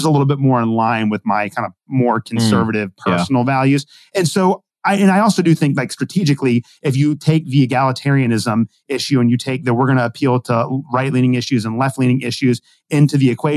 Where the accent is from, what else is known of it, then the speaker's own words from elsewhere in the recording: Kentucky, United States; you know, growing up in Kentucky, I've always kind of had I'm a very traditional Christian in terms of social practice.